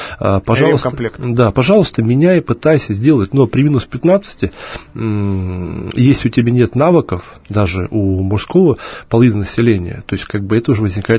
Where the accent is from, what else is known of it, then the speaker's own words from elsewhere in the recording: Far East, Russia; потому что я сам с Дальнего Востока